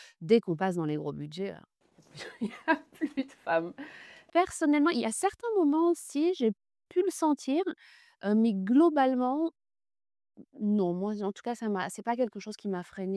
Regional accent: Morocco; Donc, j'ai grandi au Maroc et j'ai beaucoup voyagé avec ma mère à travers le Maroc, dans le désert.

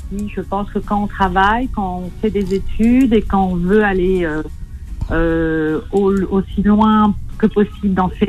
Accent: Nanterre, Île-de-France, France; je suis issue d'une double culture. Moi, je suis née à Nanterre. J'ai toujours vécu à Nanterre. J'ai 54 ans.

